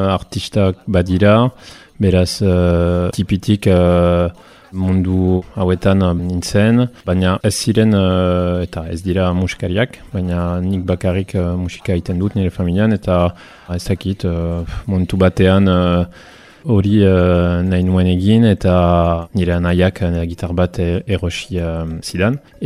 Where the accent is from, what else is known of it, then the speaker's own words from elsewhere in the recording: Tuscany, Italy; Basque is a second language; now in France; ongeta sortzi urte ditut eta emeritzen bizi naiz. Italiakoa naiz, Toskanakoa, baina 2000 eta batetik euskaren bizi naiz. Ziburu eta Donibane loitzunen artean handiten nintzen.